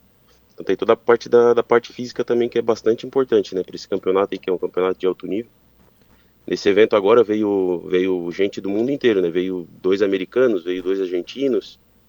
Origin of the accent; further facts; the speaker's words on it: Criciúma, Santa Catarina, Brazil; Isso, sou aqui do sul, sou de Criciúma mesmo, né? Trabalho aqui e moro aqui.